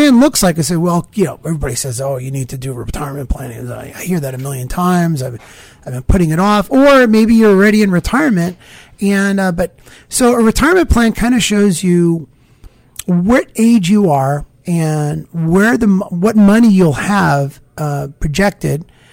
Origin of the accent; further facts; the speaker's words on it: New York, United States; You know, I'm from Long Island.